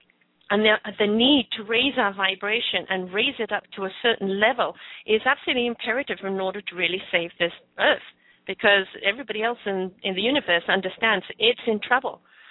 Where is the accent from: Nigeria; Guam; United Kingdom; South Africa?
United Kingdom; England; I'm from England, and when I was two, I was a very big, plump, healthy little girl